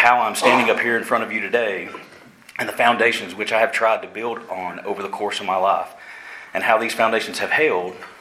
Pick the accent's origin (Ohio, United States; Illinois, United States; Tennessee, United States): Tennessee, United States; Chattanooga; born there; I was born on February 25th, 1973 at Erlanger Hospital in Chattanooga.